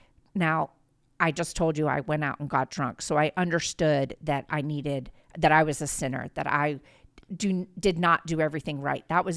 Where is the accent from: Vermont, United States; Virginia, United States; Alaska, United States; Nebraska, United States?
Virginia, United States; Springfield; Well, I grew up in Springfield, Virginia, which is just down the road in Northern Virginia, grew up there from fourth grade on.